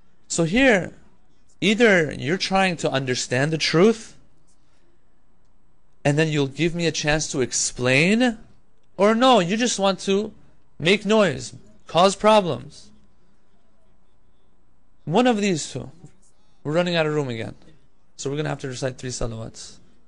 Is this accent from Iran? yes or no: yes; Qom, Qom Province, Iran; Back when we were growing up in Qom, we would go to these very nice majalis and stuff